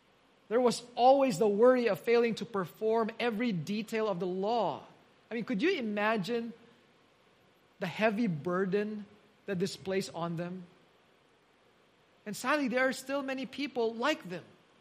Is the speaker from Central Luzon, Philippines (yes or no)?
no; Manila, Metro Manila, Philippines; so we went back to Manila because we're originally from Manila